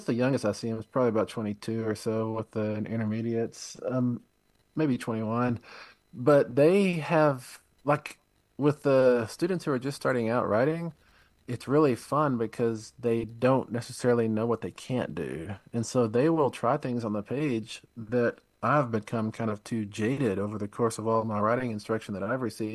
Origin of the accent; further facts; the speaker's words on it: La Mesa, Texas, United States; And I did a lot of growing up in La Mesa. I grew up 45, 50 miles from there, so I was always in West Texas.